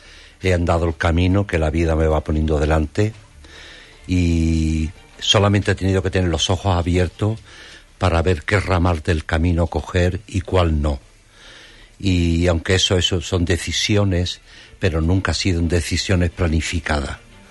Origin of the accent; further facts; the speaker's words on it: Lepe, Andalusia, Spain; also born or lived in Bollullos; Mis padres son de Lepe, de varias generaciones. Y después nací allí en Lepe. Ya mi madre se marchó a Bollullos embarazada. Y volví a Lepe luego, muy pequeñito.